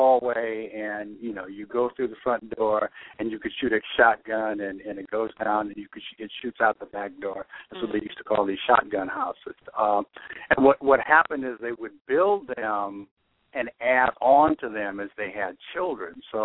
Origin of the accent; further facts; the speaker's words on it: West Coast, United States; I mean, I grew up on the West Coast